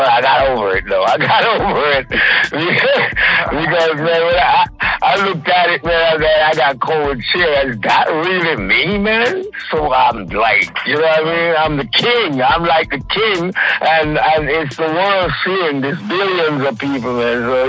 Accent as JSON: {"language": "English", "country": "Jamaica", "said": "as a Jamaican, to be honest with you"}